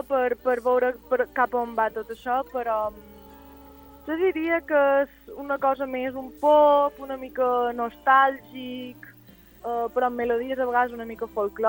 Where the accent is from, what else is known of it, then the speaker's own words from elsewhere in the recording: Valldemossa, Balearic Islands, Spain; jo que soc de Valldemossa m'assembla que aquí encara